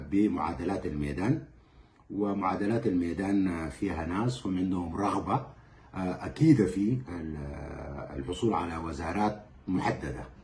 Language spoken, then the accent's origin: Arabic; Sudan; ونتحدث إلى بعضنا البعض كسودانيين ونوقف نزيف الدماء